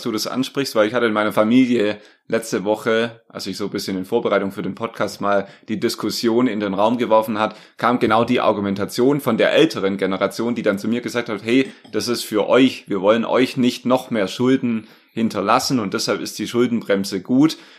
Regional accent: Germany; Wir als Deutsche, wir halten an der schwarzen Null fest

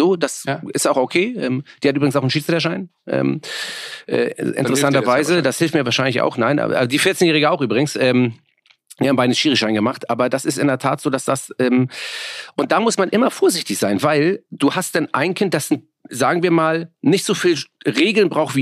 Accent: Hamburg, Germany; Ich bin ja selber in Hamburg-Möhrensberg aufgewachsen. Geboren in Bergedorf. Insofern, ich weiß, was sozial schwacher Stadtteil ist. Mein Vater ist Spätaussiedler. Ich bin ja halb polnischer Herkunft.

